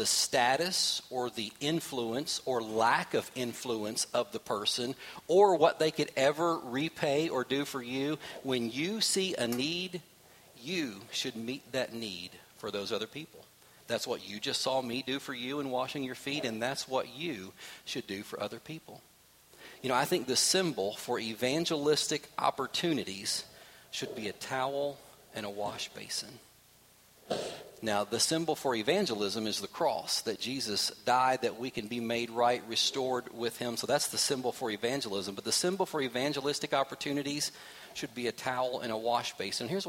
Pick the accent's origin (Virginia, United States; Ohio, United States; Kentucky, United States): Virginia, United States; hey, we're here from Virginia.